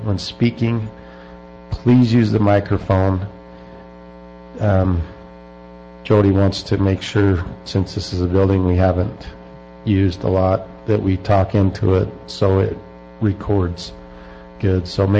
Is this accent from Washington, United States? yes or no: no; Perry, Utah, United States; I'm the chair of the Northern RAC. I represent the at-large, and I'm from Perry.